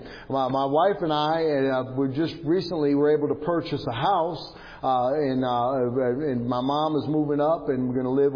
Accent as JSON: {"language": "English", "country": "United States", "tie": "born there", "said": "I'm thankful that I'm an American. I was born in America."}